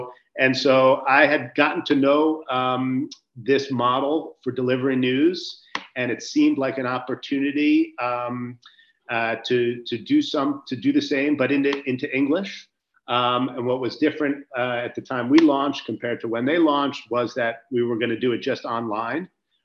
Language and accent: English; United States; I'm American born and raised, and have been in the news business my whole career.